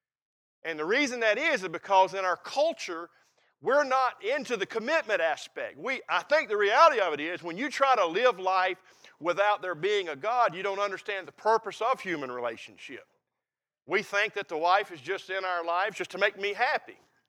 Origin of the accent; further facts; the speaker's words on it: Concord, North Carolina, United States; I was born and raised in Concord